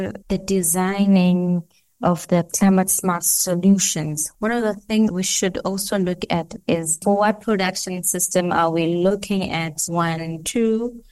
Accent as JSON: {"language": "English", "town": "Lichtenburg", "region": "North West", "country": "South Africa", "tie": "born or raised there", "said": "I was born in the Northwest, raised in an area called Lichtenberg."}